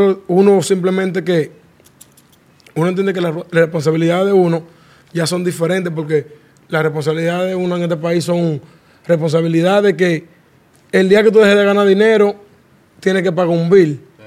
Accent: Santo Domingo, Dominican Republic; now in New York, United States; Nosotros rapeamos de Nueva York. Y venimos de un país, emigramos a este país, emigramos de Santo Domingo.

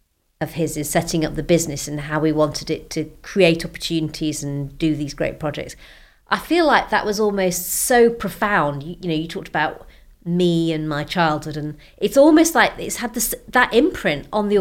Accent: Sheffield, Yorkshire and the Humber, United Kingdom; now in London, United Kingdom; I grew up in and around Sheffield. I live in London.

